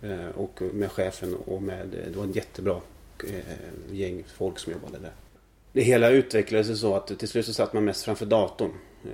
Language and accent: Swedish; Kristinehamn, Värmland, Sweden; accent: Värmland dialect; also born or lived in Gothenburg; Men när jag var 5-6 år så flyttade vi till Värmland och Kristinehamn. Så jag är uppvuxen i Värmland.